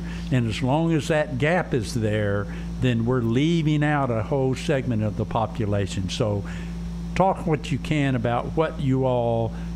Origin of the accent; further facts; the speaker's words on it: Arkansas, United States; if we were raised in Arkansas and we're white male, we're all recovering racist